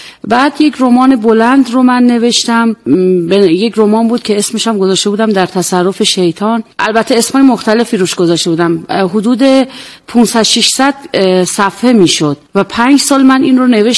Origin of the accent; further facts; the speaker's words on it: Andimeshk, Khuzestan, Iran; من شهرستان اندیمش به دنیا اومدم.